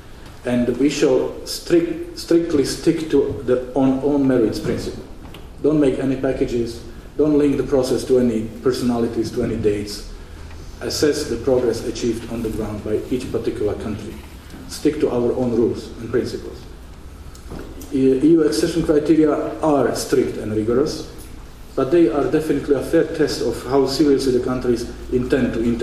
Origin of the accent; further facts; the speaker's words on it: Slovakia; English is a second language; I come from Slovakia. We are going to celebrate 10 years as members of the European Union